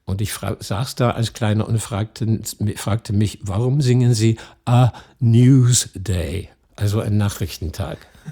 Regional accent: North West England, United Kingdom; German is a second language; also born or lived in Scotland / Leeds; Dann sind wir, so sagen es die Schotten, ausgewandert nach Nordengland. Zunächst einmal nach Leeds. Kurz danach zogen wir in eine Stadt etwas nördlich von Liverpool an der Nordwestküste Englands namens Southport

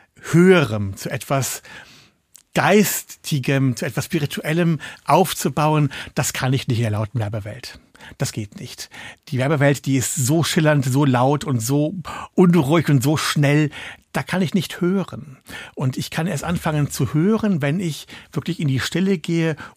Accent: North Rhine-Westphalia, Germany; Ich bin eine kölsche Jung, ich bin in Nähe von Köln aufgewachsen, ich bin Rheinländer durch und durch.

